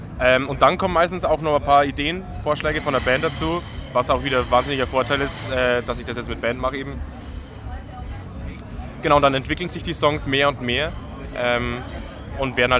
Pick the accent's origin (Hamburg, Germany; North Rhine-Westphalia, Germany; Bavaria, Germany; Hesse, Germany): Bavaria, Germany; Ich komme ursprünglich aus der Nördlingen Oberpfalz, ein bisschen eine Gurke, so mit Zug und so weiter.